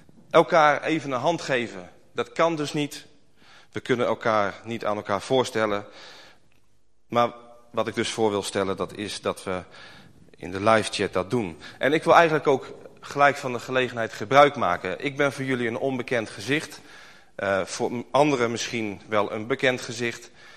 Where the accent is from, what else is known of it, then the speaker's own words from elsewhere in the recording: Ede, Gelderland, Netherlands; Ik kom uit Ede.